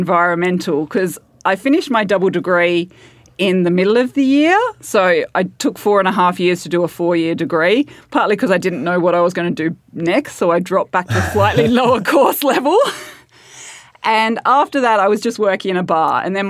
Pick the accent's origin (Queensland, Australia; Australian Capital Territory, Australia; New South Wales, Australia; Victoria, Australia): Australian Capital Territory, Australia; Canberra; Canberra has a reputation for being a very dull city with lots of roundabouts, but where you grow up is your home.